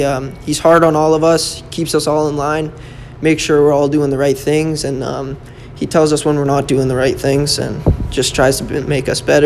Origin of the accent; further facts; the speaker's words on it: Airdrie, Alberta, Canada; I'm 18 from Airdrie, Alberta.